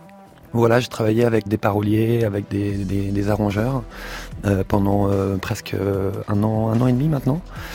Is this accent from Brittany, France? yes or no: yes; Vannes, Brittany, France; Moi, je suis originaire de Vannes.